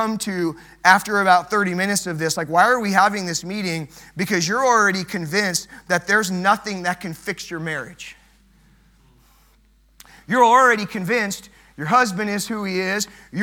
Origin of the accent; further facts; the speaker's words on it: Los Angeles, California, United States; which I grew up in Los Angeles. I know a little bit about the state of California.